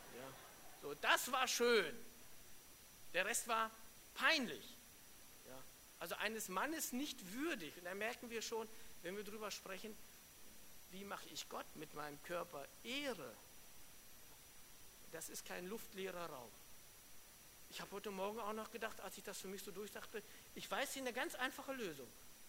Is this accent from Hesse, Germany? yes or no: no; Wolfsburg, Lower Saxony, Germany; Also wie ihr wisst, ich komme aus Wolfsburg